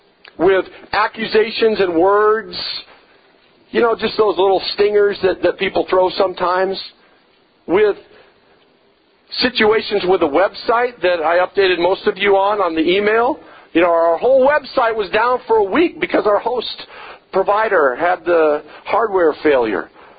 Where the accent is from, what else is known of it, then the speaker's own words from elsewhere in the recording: Midwest, United States; I grew up in the Midwest, and we go up north to Minnesota every summer